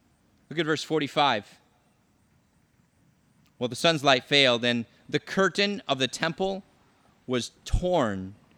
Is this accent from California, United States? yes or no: yes; California, United States; Growing up in California, I know a thing or two about earthquakes